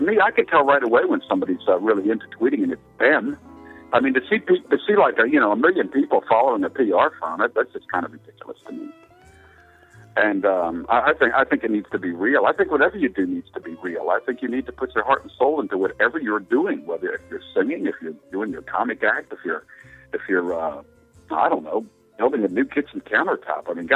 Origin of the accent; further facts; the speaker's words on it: Philadelphia, Pennsylvania, United States; I call it hoagie. I'm still from Philly